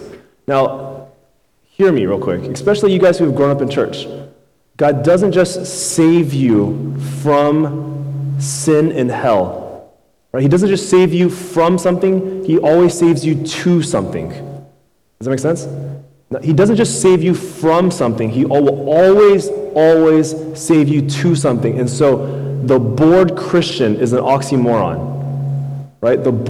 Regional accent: Houston, Texas, United States; I grew up in Houston all my life, and I currently live in Missouri City, kind of Sugar Land area, if that kind of gives you a frame of reference.

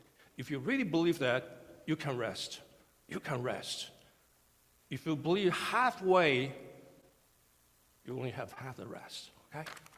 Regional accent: Taiwan; now in United States; I was raised in Taiwan, and my parents came from China, and I grew up in the States.

